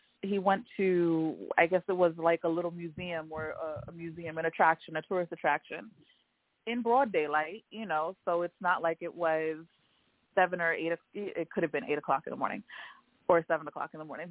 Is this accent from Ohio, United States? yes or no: no; New York, United States; We're from New York, right? So when we think subway, we think of everybody everywhere huddled up together